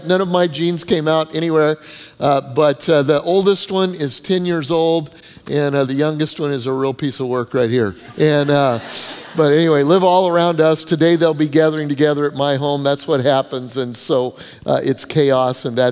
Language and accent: English; Denver, Colorado, United States; My dad was a pastor, and I grew up in Denver, Colorado, like the Broncos.